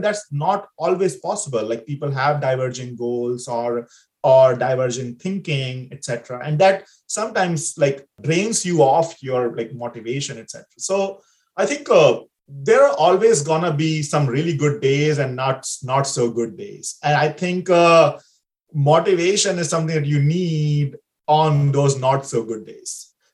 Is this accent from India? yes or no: yes; India; like I come from India, and I kind of come from a 5-generation-old family business